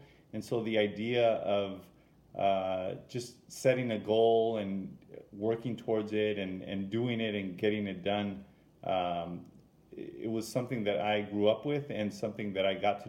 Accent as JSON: {"language": "English", "town": "Huntington Park", "region": "California", "country": "United States", "tie": "born or raised there", "said": "I grew up in Huntington Park, which is an area somewhat near South Central Los Angeles, near the just north of Long Beach."}